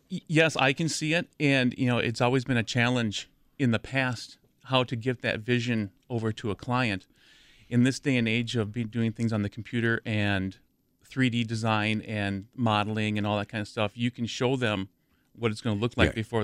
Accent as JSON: {"language": "English", "region": "Wisconsin", "country": "United States", "tie": "born or raised there", "said": "I grew up near Madison."}